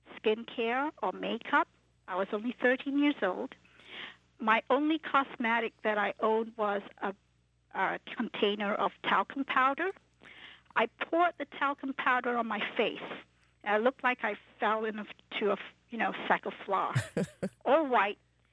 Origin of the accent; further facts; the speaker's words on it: Penang, Malaysia; now in New York, United States; I'm originally from Penang Island, Southeast Asia, and I've been living in New York for 23 years, so... What can I say? I'm a true New Yorker.